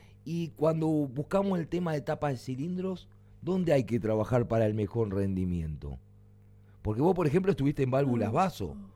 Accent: Argentina; nosotros somos de Argentina.

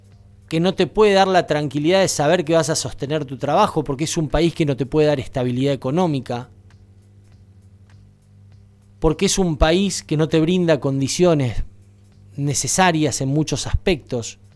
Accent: Argentina; Y yo también soy argentino, y yo a mi país y a mi camiseta no la cambio por nada.

